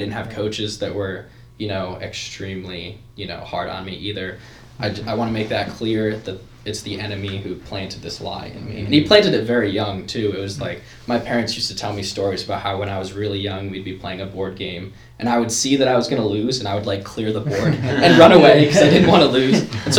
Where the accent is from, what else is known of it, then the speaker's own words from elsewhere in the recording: Canton, United States; I'm from right here, this very spot. I'm from Canton my whole life. Went to Canton for high school. You know, I've always lived here.